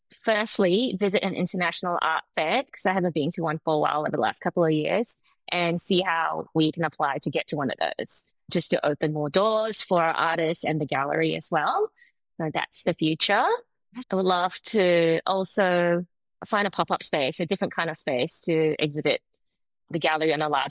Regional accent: Malaysia; Growing up in Malaysia, but even though I was like an 80s child there, I was born in the 70s.

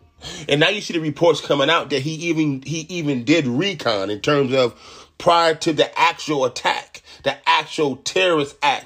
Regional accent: Rochester, New York, United States; which is about a half an hour from my hometown of where I'm from, Rochester, New York.

